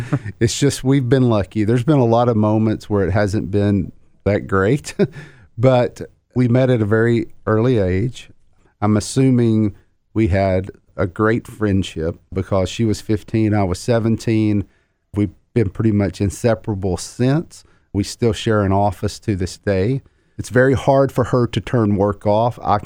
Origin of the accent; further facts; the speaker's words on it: Chattanooga, Tennessee, United States; moved away; I've lived in about 7 or 8 different cities. Now, I'm from Chattanooga, so I guess it's, you know, it's biased. But when I left Chattanooga in 1992, it was nothing like it is today.